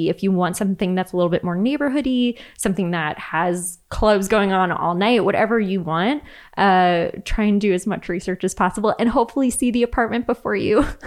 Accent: Long Island, New York, United States; I'm like, well, I grew up on Long Island.

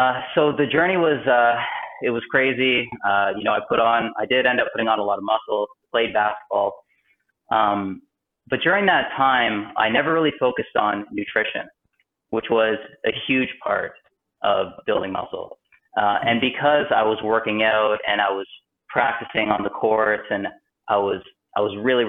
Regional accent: Thunder Bay, Ontario, Canada; I'm from Thunder Bay, Ontario.

